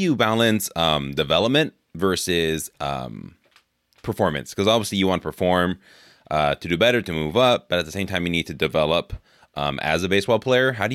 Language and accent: English; California, United States; Cause I grew up in California in the Bay Area.